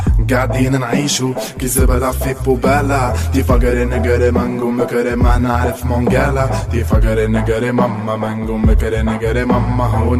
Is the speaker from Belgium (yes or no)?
yes; Belgium; qui nous permettent en tant que Belges de faire deux choses